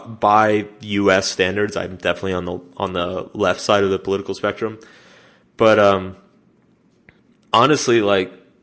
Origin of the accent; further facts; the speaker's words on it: United States; And as an American, it's like, going to England or Australia or New Zealand, it's like, they get excited, just as excited. They're like, oh, you're from America.